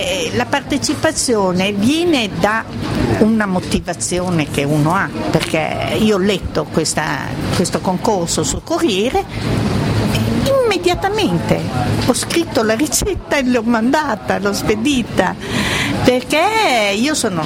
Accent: Abruzzo, Italy; Io vengo dall'Abruzzo e quindi la mia ricetta è una ricetta abruzzese.

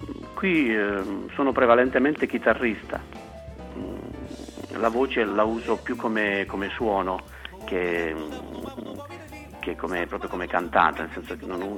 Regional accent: Policoro, Basilicata, Italy; born there; Policoro in Basilicata, nel mio paese natale.

